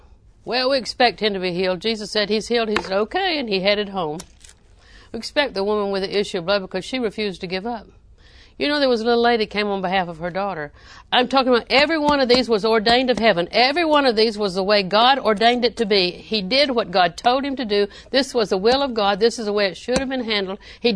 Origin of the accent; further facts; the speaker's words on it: the South, United States; I'm deep south. I was raised and born in Polk County.